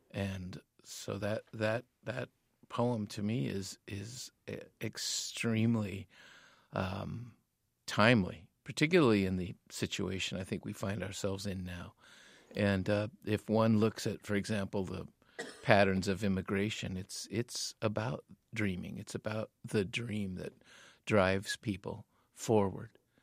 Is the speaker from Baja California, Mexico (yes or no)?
yes; Tijuana, Baja California, Mexico; now in United States; One of the rules was do not admit to anybody that we're from Tijuana.